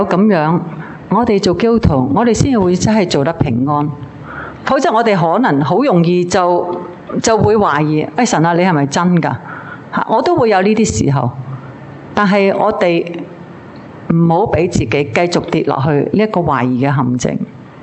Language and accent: Chinese; Hong Kong; 我们香港人经常都要快